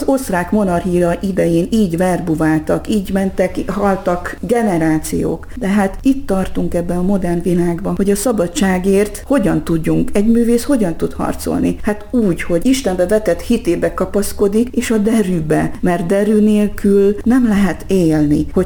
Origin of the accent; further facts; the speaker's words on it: Transylvania, Romania; székelynek születtem